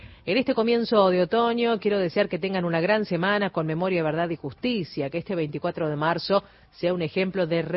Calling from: Mojón de Fierro, Formosa, Argentina; acá escuchando la radio, mientras tomo unos mates disfrutando del programa. Te cuento que hoy es el aniversario de mi pueblo, Mojón de Fierro.

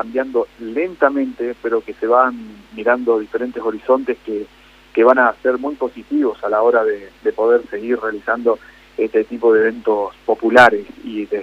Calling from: Federación, Entre Ríos, Argentina; Buenas tardes … de Federación.

